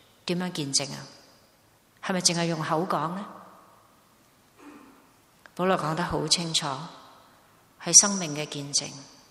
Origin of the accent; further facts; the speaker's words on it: Hong Kong; born there; 我们可以想想，我们生在香港的人，以前很多人就恨入英籍，即是当我们还是英国殖民地的时候